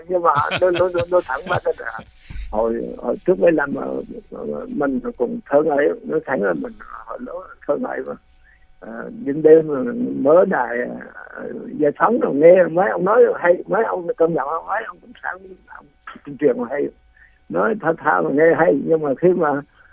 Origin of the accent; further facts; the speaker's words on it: Phú Yên, Vietnam; ở quê tôi ở Phú Yên mà đang ở Bình Phú mà ở quê tôi là nhà quê